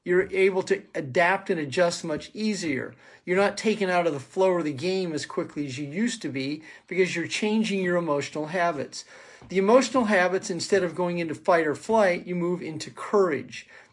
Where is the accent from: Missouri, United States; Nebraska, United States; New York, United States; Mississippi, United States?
Missouri, United States; Kansas City; I grew up in Kansas City, Missouri, and when television would shut off back in the day, the Daily Word would come on one channel